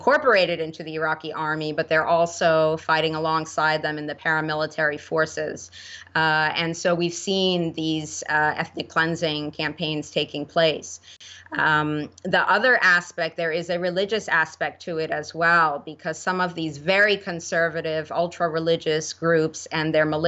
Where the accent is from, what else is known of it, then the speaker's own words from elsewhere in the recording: United States; Now, I focus on the United States because I'm an American